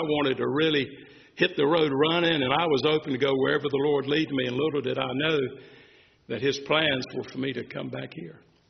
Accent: Thomasville, North Carolina, United States; I grew up down here on East Holly Hill Road, rode my bicycle all around Thomasville back in those days, bumping up on all the railroad tracks

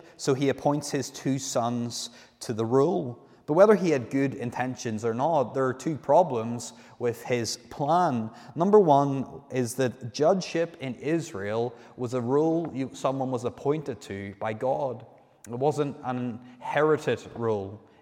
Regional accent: United Kingdom; Take, for example, the monarchy in my home country, Britain, in the United Kingdom.

